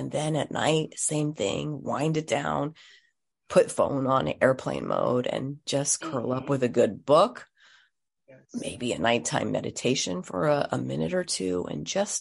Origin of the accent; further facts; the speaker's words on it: Philippines; And I'm Filipino and my VA is Filipino. She's in the Philippines.